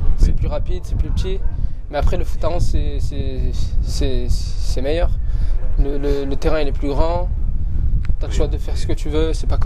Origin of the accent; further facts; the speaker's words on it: Saint-Tropez, Provence-Alpes-Côte d'Azur, France; born there; je suis né à Saint-Tropez, mais j'habite pas à Saint-Tropez exactement. J'habite. À 10 minutes, un quart d'heure Saint-Tropez.